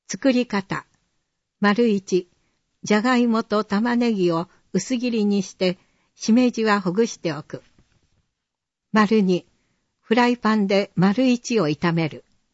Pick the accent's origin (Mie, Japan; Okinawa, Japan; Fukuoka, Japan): Mie, Japan; 建設会社を中心に地元三重での就職先を探しました。